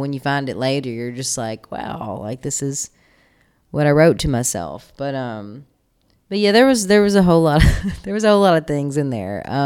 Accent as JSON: {"language": "English", "town": "Monkey's Eyebrow", "region": "Kentucky", "country": "United States", "tie": "born or raised there", "said": "like in Monkey's Eyebrow, I grew up in literally like backwater country. It's kind of flood country. I grew up in the Ohio River bottoms there."}